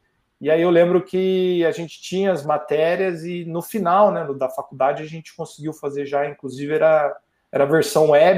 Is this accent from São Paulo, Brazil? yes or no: yes; Campinas, São Paulo, Brazil; also born or lived in Varginha; eu nasci em Minas e fui para Campinas, que é uma cidade mais ou menos 1 hora de São Paulo. E morei praticamente minha vida, a maior parte da minha vida em Campinas.